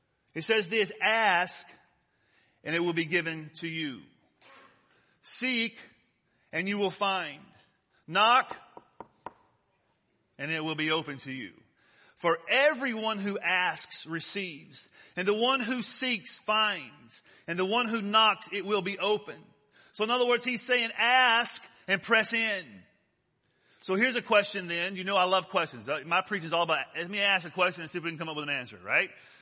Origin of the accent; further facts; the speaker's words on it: Deep South, United States; Now listen, I grew up in the Deep South, and I grew up in this faith movement that happened that swept across our country.